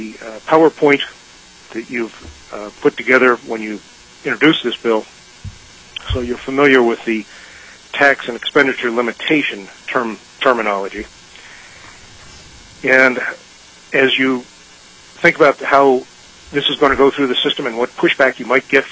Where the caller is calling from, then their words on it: Lakewood, Colorado, United States; I'm calling from Lakewood, Colorado, which is a western suburb of Denver